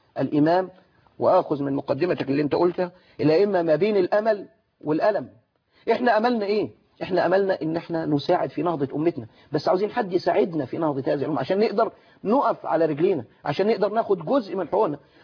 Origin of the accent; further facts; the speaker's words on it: Giza Governorate, Egypt; لكن أنا من القاهرة من الجيزة.